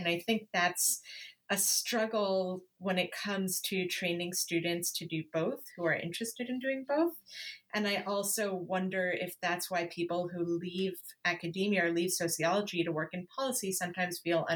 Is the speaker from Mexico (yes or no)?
no; Canada; now in Los Angeles, United States; I'm Canadian, even though I live